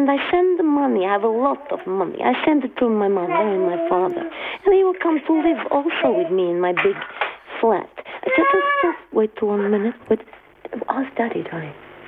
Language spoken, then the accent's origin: English; Poland; English is a second language; I've lived in this country since 4 years. I'm from Poland.